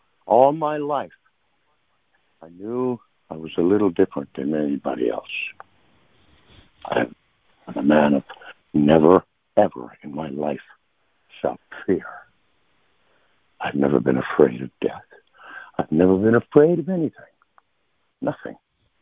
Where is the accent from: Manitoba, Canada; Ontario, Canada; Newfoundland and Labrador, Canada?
Newfoundland and Labrador, Canada; Michaels Harbor; born there; I was born in Michaels Harbor, Newfoundland, on April 26, 1956. I will be 66 years old on my next birthday.